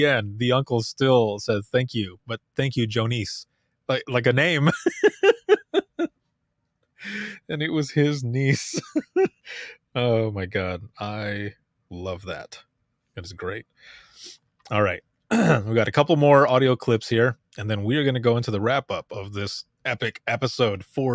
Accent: Michigan, United States; That's why at the end there, I'm like, what is going on with my state? Because I'm from Michigan.

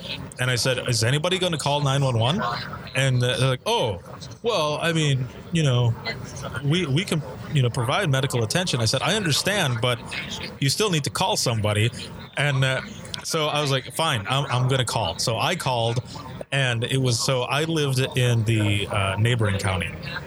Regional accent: Allegan, Michigan, United States; I said, I'm from Allegan.

